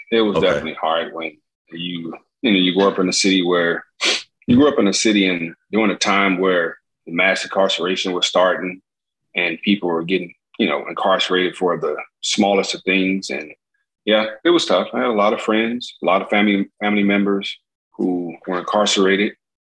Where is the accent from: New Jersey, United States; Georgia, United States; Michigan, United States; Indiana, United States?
Indiana, United States; Gary; Gary was a steel mill city. I think we had three or four steel mills when I was growing up. Since then, I think all have closed except for one, which is U.S. Steel. I just, you know, just a typical Midwest city where, you know, blue collar, everybody's working